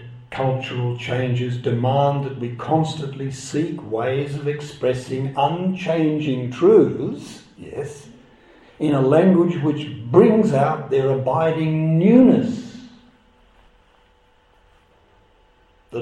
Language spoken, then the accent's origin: English; Australia; And I, as an Australian, see this